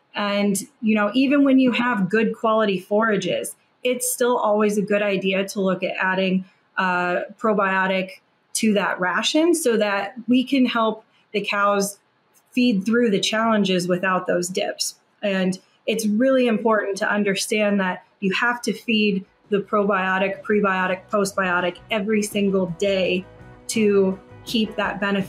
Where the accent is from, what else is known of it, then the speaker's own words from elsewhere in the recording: Iowa, United States; Yeah, I grew up in Northwest Iowa on a pig farm.